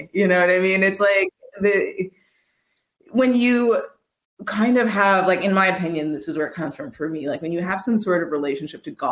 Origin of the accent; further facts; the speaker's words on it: Quebec, Canada; I'm from Quebec.